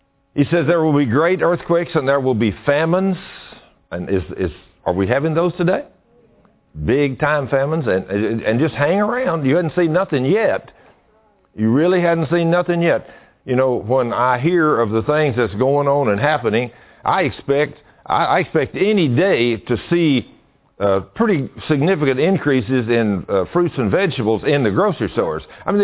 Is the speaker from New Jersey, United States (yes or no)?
no; Argyle, Texas, United States; I said, wow, well, we're from Argyle, Texas.